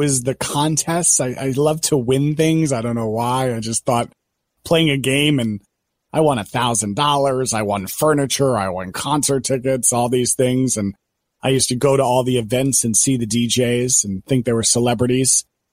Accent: Long Island, New York, United States; I grew up on Long Island, or if you're from Long Island, you're Long Island, where you drink coffee and you talk. And I grew up 60 miles outside of New York City.

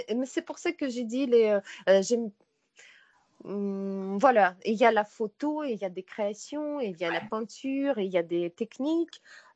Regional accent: Volgograd, Volgograd Oblast, Russia; French is a second language; Moi, quand je pense d'où je viens, de Volgograd, que personne ne connaît

